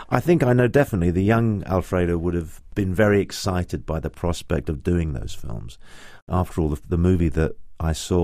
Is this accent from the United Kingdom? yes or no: yes; England, United Kingdom; born there; I'm English. I was born here. I'm English.